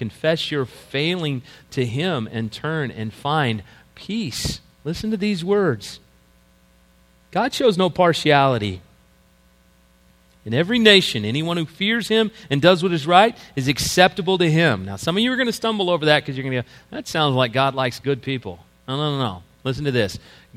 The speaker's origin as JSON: {"language": "English", "region": "Deep South", "country": "United States", "tie": "born or raised there", "said": "I know, as I was raised in the Deep South, that my grandparents on both sides were racist."}